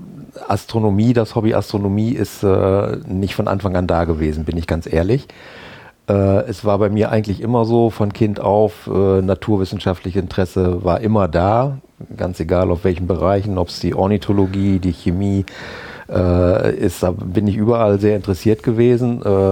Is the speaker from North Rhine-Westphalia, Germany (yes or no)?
no; Bad Bentheim, Lower Saxony, Germany; Ich komme aus Bad Bentheim, bin dort geboren, aufgewachsen und zur Schule gegangen und eigentlich groß weg von Bentheim nie gewesen, bis auf mal eine kurze Zeit in Oldenburg berufsmäßig